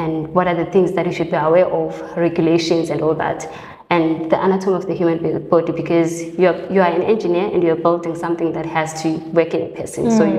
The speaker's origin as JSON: {"language": "English", "region": "Eastern Cape", "country": "South Africa", "tie": "born or raised there", "moved": "as an adult", "lives_now": "Cape Town, South Africa", "said": "I grew up in Eastern Cape, studied there to high school, came here for varsity."}